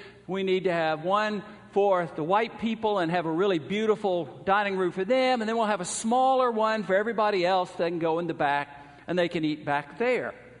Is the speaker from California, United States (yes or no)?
no; Atlanta, Georgia, United States; My hometown of Atlanta was known in the 1960s as the city too busy to hate.